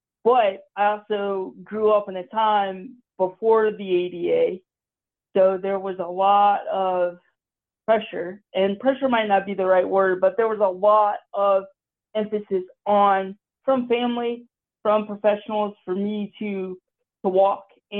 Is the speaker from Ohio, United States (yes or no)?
yes; Columbus, Ohio, United States; I was born at OSU Hospital, and I born and raised in the Columbus area